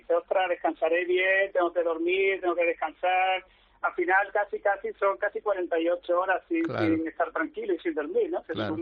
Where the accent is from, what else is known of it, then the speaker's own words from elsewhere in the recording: Málaga, Andalusia, Spain; somos malagueños